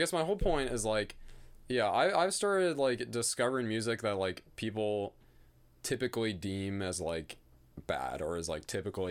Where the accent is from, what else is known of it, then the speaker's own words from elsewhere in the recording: Lenexa, Kansas, United States; I'm from Lenexa, Kansas, like, you know, that's pretty very suburban